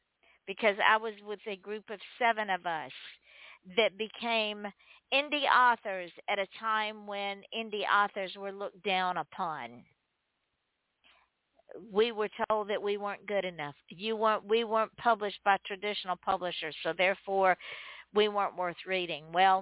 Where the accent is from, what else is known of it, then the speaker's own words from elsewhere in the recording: Commerce, Georgia, United States; I set the book in my hometown in Commerce, Georgia.